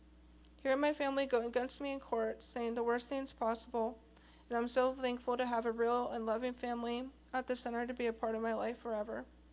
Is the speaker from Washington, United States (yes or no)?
yes; Tacoma, Washington, United States; I'm 26 years old, and I grew up in Tacoma, Washington, and I have an older brother and sister.